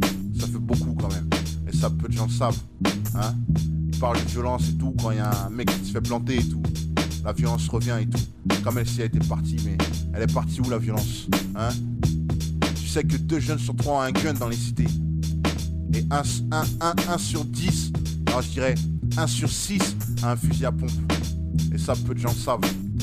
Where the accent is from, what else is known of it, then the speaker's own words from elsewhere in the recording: Paris, Île-de-France, France; Moi, je viens de Paris. Hein. Je viens de Paris. Je suis arrivé dans 19, dans ma thèse. J'avais 5 piges et j'en ai 23, mec.